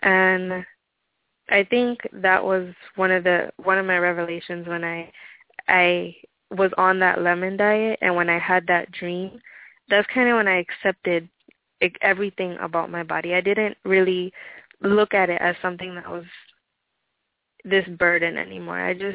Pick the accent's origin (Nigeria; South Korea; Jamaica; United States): Jamaica; I think I was five, and at the time I was in Jamaica. I'm originally from Jamaica.